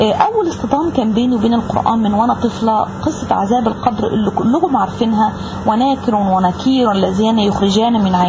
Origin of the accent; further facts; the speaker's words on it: Egypt; أنا مهرئين من مصر، نشأت وتربيت في أسرة مسلمة ملتزمة مثقفة بالإسلام